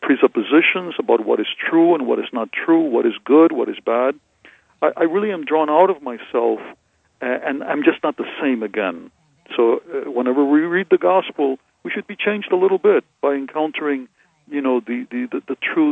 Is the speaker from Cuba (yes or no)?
yes; Cuba; moved away; Yes, I come from Cuba originally, even though I came from Cuba many, many years ago as a very young man.